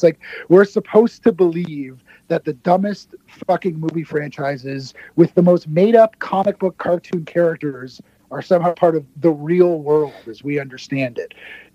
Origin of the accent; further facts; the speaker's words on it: Canada; I'm a Canadian, but I pay attention to American politics